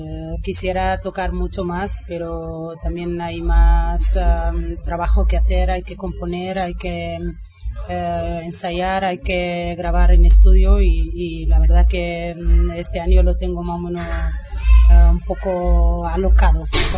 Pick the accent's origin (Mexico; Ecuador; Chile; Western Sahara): Western Sahara; decir que seguís escuchando la música saharaui, porque solo así mi pueblo se les escuchará y hablarán de él en muchos lados.